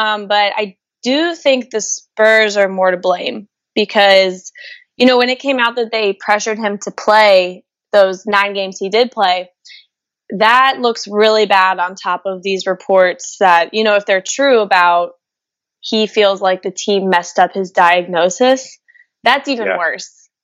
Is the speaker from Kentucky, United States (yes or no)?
yes; Louisville, Kentucky, United States; I'm from Louisville, Kentucky.